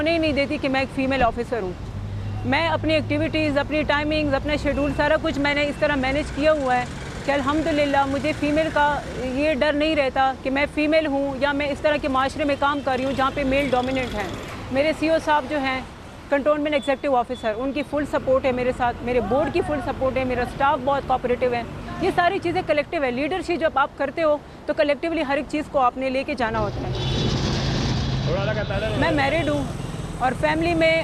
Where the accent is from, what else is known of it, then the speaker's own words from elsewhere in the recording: Wana, Khyber Pakhtunkhwa, Pakistan; also born or lived in Bannu / Peshawar; میرا تعلق ساؤتھ وزیرستان سے ہے، میں وانا سے بلانگ کرتی ہوں